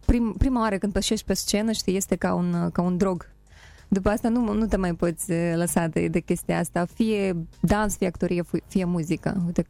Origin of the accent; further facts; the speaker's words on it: Moldova; born there; Sunt mândră că m-am născut în Republica Moldova, chiar dacă nu e așa de ușor aici.